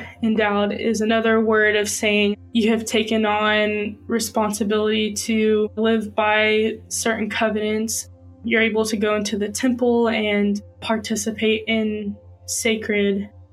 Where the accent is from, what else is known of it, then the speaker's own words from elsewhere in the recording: Kentucky, United States; moved away as an adult; also born or lived in Utah; I am 20 years old. I was born and raised in Kentucky. I recently moved out in 2020 to Provo, Utah.